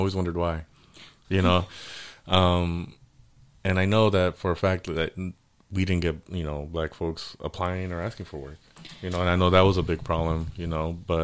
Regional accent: Inglewood, California, United States; I grew up in Inglewood, and it turned into, like, you know, from being all white to being all black to, you know, the west side of Inglewood being Latino and the east side being, you know, black.

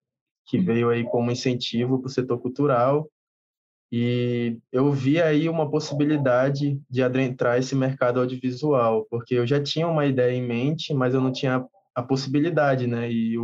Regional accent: Manaus, Amazonas, Brazil; Sou aqui de Manaus, no Amazonas.

